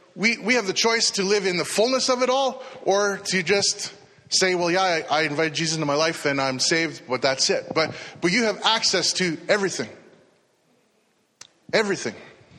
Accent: Canada; I can go anywhere in this country because I'm a Canadian citizen.

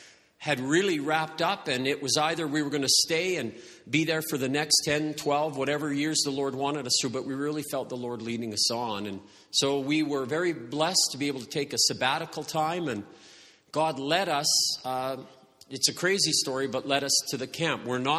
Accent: Medicine Hat, Alberta, Canada; I was born and raised and lived in Medicine Hat, and we went to First Assembly of God as a family, the Pentecostal church there.

